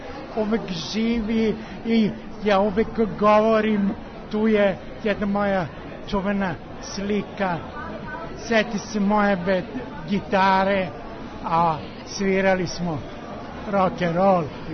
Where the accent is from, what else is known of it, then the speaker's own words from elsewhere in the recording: Belgrade, Serbia; ja sam rođeni Beograđanin, tako da sam studirao u ovoj ulici